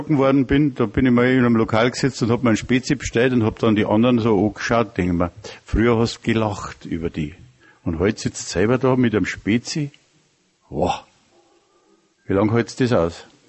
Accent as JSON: {"language": "German", "region": "Bavaria", "country": "Germany", "tie": "born or raised there", "said": "Ich bin in Bayern groß geworden, obwohl ich ein Mischlingskind bin. Also meine Mutter ist ein Preis und mein Vater ein Bayer. Und trotzdem bin ich in Bayern groß geworden"}